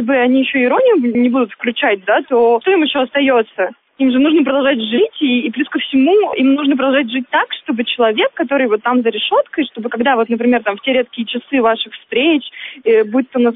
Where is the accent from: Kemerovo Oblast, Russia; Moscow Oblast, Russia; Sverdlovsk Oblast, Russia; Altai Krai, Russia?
Sverdlovsk Oblast, Russia; Yekaterinburg; я вообще не москвич, я из Екатеринбурга.